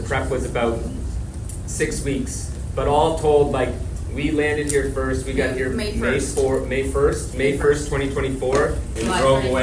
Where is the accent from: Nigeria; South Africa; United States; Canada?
Canada; New Brunswick; I'm originally from New Brunswick, and we've been wanting to make East Coast film for a very, very long time.